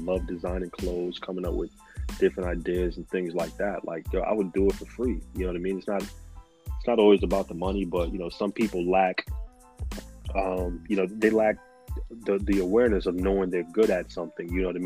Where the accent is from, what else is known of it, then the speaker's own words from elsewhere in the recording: New York, United States; I'm from New York, bro.